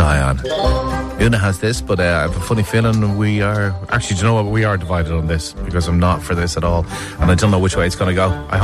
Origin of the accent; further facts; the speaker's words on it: Ireland; You're stating that you like a bit of nostalgia because it's dark and we're Irish, so we should be playing our Christmas music